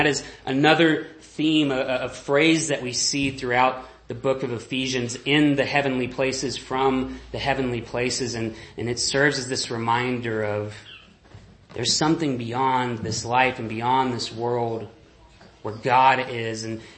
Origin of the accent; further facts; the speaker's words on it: Texas, United States; I'm originally from Texas, and so I got to grow up hearing a lot of people talk about a man by the name of Joel Osteen